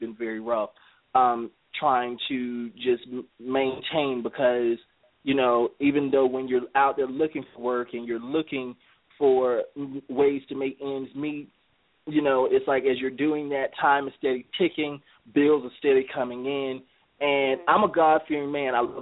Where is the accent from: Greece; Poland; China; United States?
United States; Charlotte, North Carolina; I'm actually from Charlotte, North Carolina.